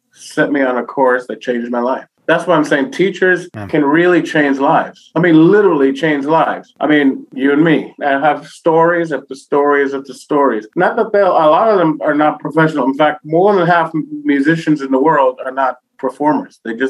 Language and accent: English; New York City, New York, United States; New York Rican. I'm Boricua from New York.